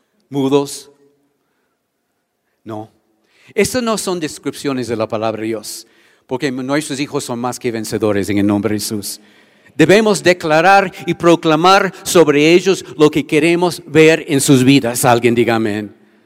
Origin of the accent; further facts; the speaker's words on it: United States; Spanish is a second language; Yo sé que mis paisanos, los gringos, cuando sus hijos tienen 17, apenas 18 años, está así, fuera.